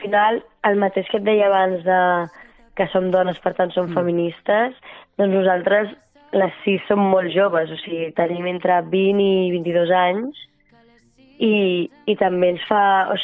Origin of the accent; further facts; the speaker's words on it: Barcelona, Catalonia, Spain; nosaltres, les sis, som del barri de Gràcia, encara que, bueno, barri de Gràcia o colindants